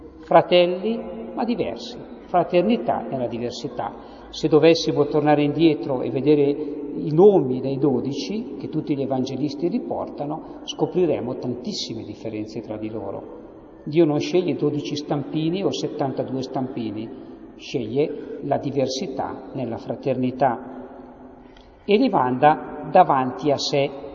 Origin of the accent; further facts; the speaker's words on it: Lombardy, Italy; accent: Brianzolo; C'è un'espressione dialettale, la dico nel mio dialetto brianzolo.